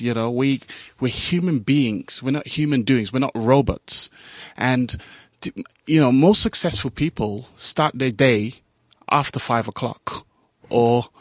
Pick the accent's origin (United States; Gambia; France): Gambia; English is a second language; now in United Kingdom; that look, I'm from the Gambia, for crying out loud.